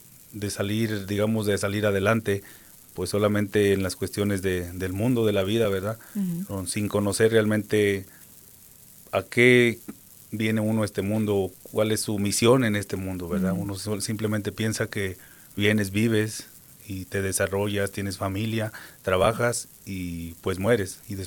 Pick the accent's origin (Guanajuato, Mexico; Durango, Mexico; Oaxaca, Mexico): Guanajuato, Mexico; Yo soy de México, de Guanajuato. Llegué aquí en el año 2019.